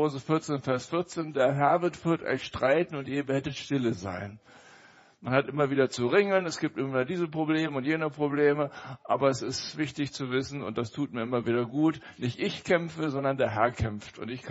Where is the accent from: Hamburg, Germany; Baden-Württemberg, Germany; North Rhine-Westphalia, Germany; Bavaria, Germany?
North Rhine-Westphalia, Germany; Siegen; Ich komme aus Siegen, Truppach-Seelbach, eine Kirchengemeinde